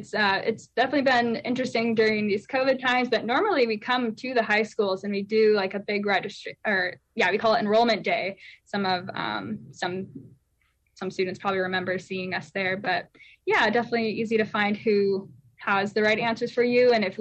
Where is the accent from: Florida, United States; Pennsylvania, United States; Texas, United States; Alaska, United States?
Alaska, United States; Palmer; so I'm from Palmer originally, and my big dream was to get out of Alaska